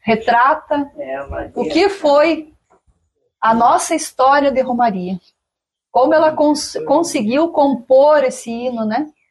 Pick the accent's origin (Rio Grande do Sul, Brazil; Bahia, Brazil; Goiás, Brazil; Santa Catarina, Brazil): Rio Grande do Sul, Brazil; Jacuizinho; born there; eu não sou uma filha desta terra, de São Lourenço. Eu nasci em Jacuizinho